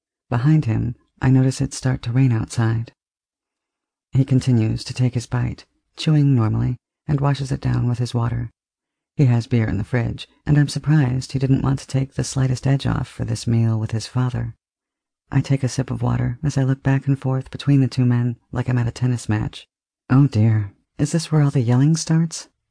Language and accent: English; New York, United States; I grew up in New York, where takeout was a major food group.